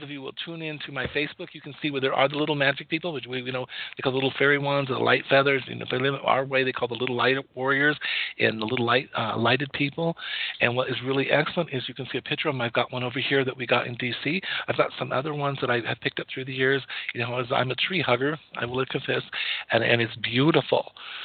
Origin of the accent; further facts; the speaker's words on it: Wyoming, United States; also born or lived in Colorado; And it's like, I'm from Wyoming. I just moved down here.